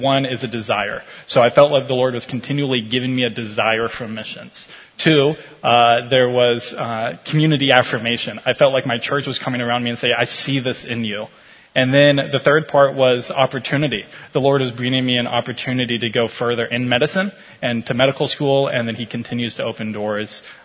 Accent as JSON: {"language": "English", "town": "Louisville", "region": "Kentucky", "country": "United States", "said": "I'm actually from Louisville"}